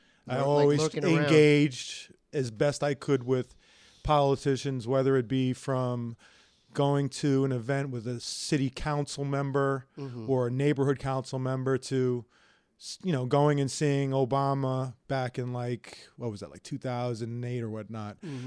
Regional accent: New York, United States; now in Los Angeles, United States; No, I'm from New York.

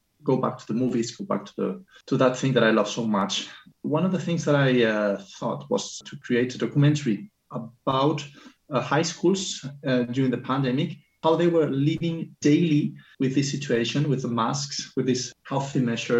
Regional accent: Seville, Andalusia, Spain; I'm from Spain. I'm from Seville.

